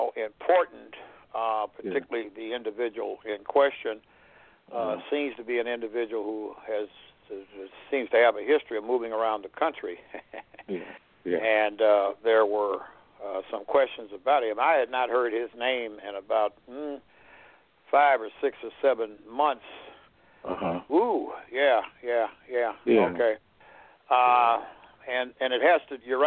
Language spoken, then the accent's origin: English; Kansas City, Missouri, United States; I mean, Kansas City, Missouri is my hometown.